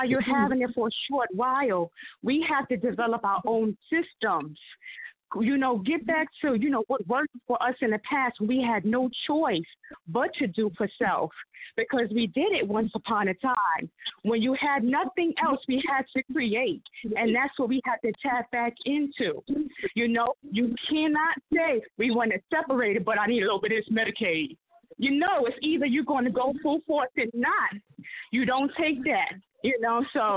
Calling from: New York, United States; I'm calling from New York.

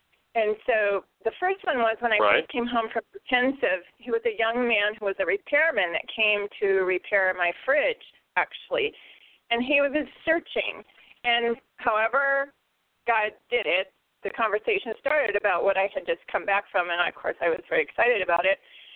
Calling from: Ocala, Florida, United States; in Ocala.

